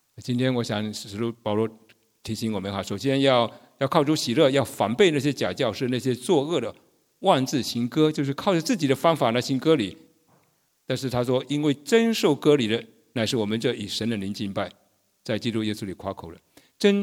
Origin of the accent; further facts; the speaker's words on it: Jinjiang, Fujian, China; 我记得我们家乡就是羞愧的事情，我的家乡福建晋江那里曾经卖假药